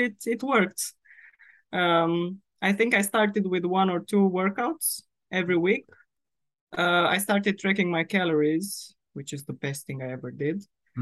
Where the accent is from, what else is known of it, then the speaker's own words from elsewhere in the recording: Romania; now in London, United Kingdom; So I'm from Romania. I moved to London 4 years ago.